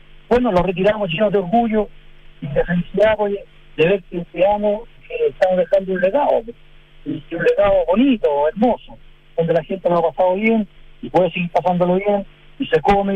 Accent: Santiago, Santiago Metropolitan Region, Chile; yo soy un santiaguino, sí, pues yo no quería vivir en otro lado que no sea Santiago.

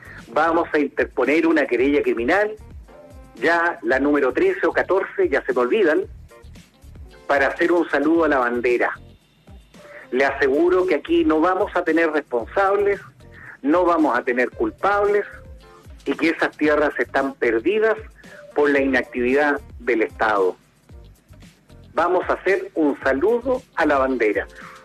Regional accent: Chile; hizo su trabajo conforme al Estado de Derecho, recurrió como cualquier chileno a pedirle protección.

